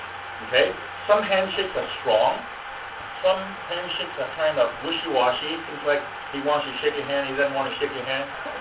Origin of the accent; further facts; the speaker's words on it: Hong Kong; when I grew up in Hong Kong